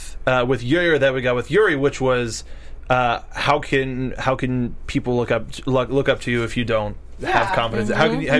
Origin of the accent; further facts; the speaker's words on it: United States; But then again, I'm American.